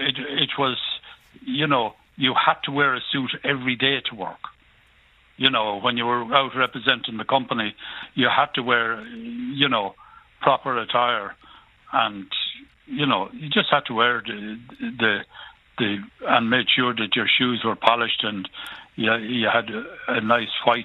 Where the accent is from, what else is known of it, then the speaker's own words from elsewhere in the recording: Leinster, Ireland; Oh, Dublin, yeah. But I'm originally from Westmeath.